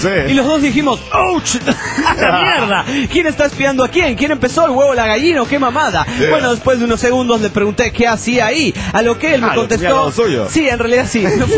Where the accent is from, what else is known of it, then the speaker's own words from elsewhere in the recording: Baja California, Mexico; de Baja Califas, o Omi.